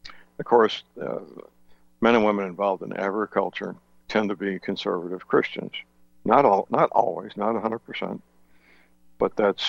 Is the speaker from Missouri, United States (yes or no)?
yes; St. Louis, Missouri, United States; Monsanto, the headquarters in my hometown, St. Louis.